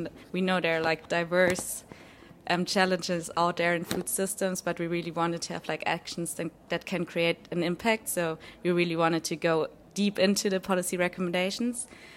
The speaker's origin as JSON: {"language": "English", "country": "Germany", "said": "I'm from Germany"}